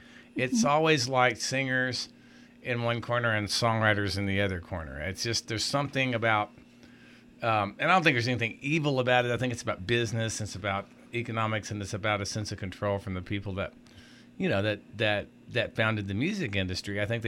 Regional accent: San Antonio, Texas, United States; I never lived there. I'm from San Antonio, and Austin was, you know, I started going to Austin.

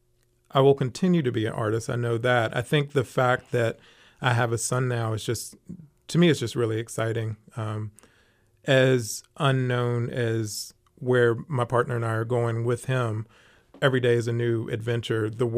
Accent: Charlotte, North Carolina, United States; now in Portland, United States; I grew up in Charlotte, North Carolina.

